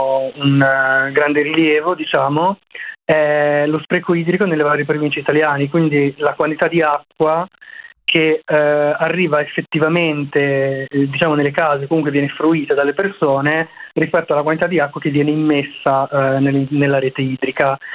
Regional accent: Albania; Italian is a second language; now in Italy; il caso albanese, non fosse altro perché è il mio paese di origine

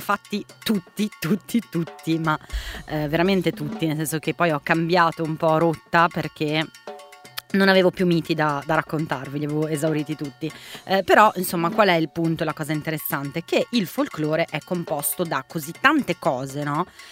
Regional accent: Brazil; accent: Milanese; Italian is a second language; sono brasiliana, nonostante questo accento un po' milanese.

